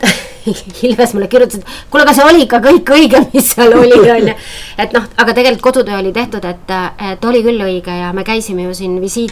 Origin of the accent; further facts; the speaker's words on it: Tapa, Lääne-Viru County, Estonia; ma olen üles kasvanud Tapaga.